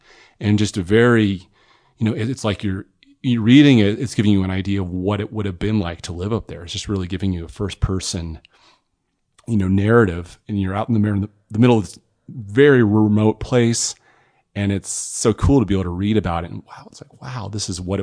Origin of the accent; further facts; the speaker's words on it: Grand Junction, Colorado, United States; And I remember I grew up in Grand Junction. I remember as a kid hearing about that on the news stations is just like so scary.